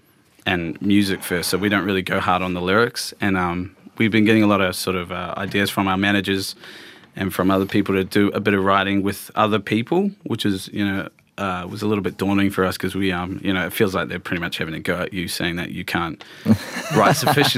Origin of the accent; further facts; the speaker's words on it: New Zealand; And we're from New Zealand, which is like anywhere you can get to the beach in like an hour.